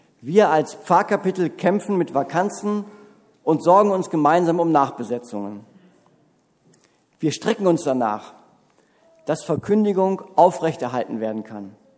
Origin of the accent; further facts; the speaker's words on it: North Rhine-Westphalia, Germany; als Westfale in Oberfranken richtig zu sein